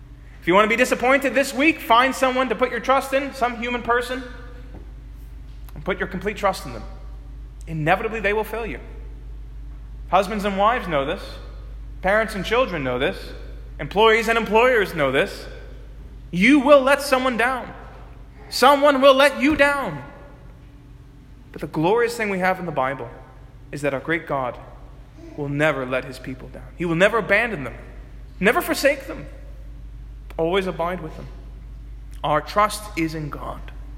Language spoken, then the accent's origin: English; Brooklyn, New York, United States; You live in one. I grew up in Brooklyn.